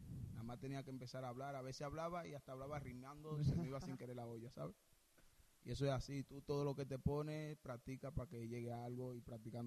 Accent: Dominican Republic; Yo, como dominicano que soy, mis referentes fueron dominicanos

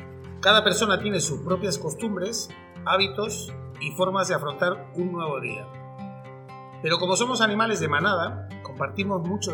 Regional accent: Peru; El surf es algo que me marcó también en mi infancia en Perú.

